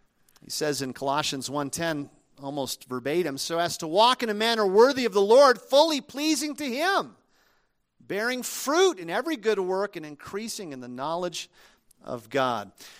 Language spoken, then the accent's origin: English; Minnesota, United States; My grandfather lived on a farm, the farm I was raised on in Minnesota.